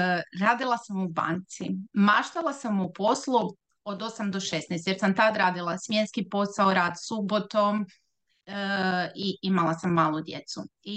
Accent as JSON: {"language": "Croatian", "town": "Pula", "region": "Istria County", "country": "Croatia", "said": "dolazim iz Pule"}